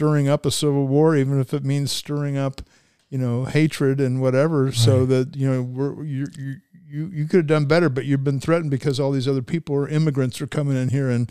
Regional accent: Cincinnati, Ohio, United States; I grew up in Cincinnati, which is part of Hamilton County, which historically is a very Republican area

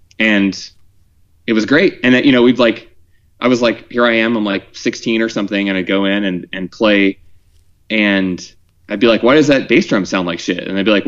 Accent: Ohio, United States; So when I was like, so I grew up in Southern Ohio

